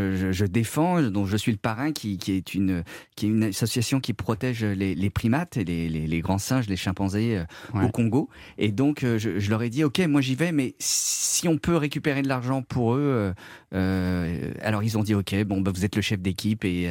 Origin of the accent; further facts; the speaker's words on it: Hauts-de-France, France; Ouais, j'ai grandi en Picardie de 3 à 13 ans à peu près, près de Compiègne.